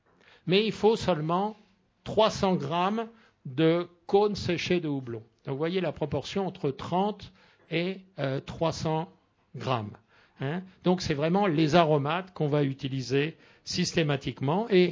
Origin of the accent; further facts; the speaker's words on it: Le Havre, Normandy, France; la brasserie de mon enfance au Havre, avec les chaudières de cuivre rutilantes.